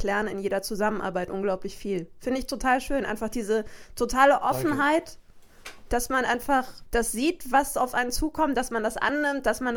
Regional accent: Bavaria, Germany; now in Hamburg, Germany; Ich komme aus Bayern.

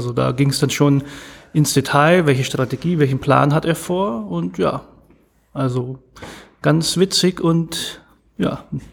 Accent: Bamberg, Bavaria, Germany; Und ihr müsst wissen, ich komme aus Bamberg

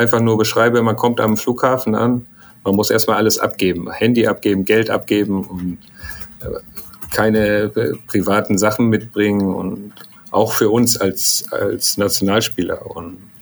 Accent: Germany; oh geil, in Deutschland, da wo ich aufgewachsen bin

